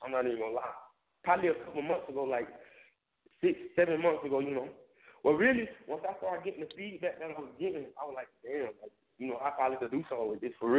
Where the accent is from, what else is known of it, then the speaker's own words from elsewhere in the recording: Tampa, Florida, United States; now in Atlanta, United States; I said born and raised. I'm in Atlanta right now, you know. I'm in the A right now. Born and raised in Tampa, Florida.